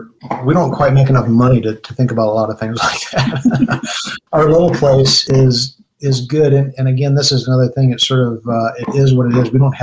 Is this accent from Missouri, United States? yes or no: yes; St. Louis, Missouri, United States; I'm from St. Louis, and it really reminds me.